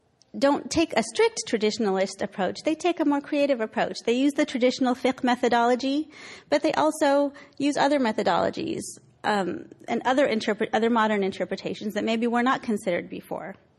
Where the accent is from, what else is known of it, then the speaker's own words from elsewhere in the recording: California, United States; certainly grew up, you know, in Southern California feeling no conflict between being Muslim and being American.